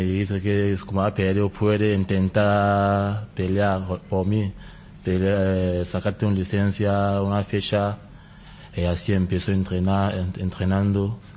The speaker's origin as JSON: {"language": "Spanish", "country": "Cameroon", "moved": "yes", "lives_now": "Spain", "said": "Yo soy de Camerún."}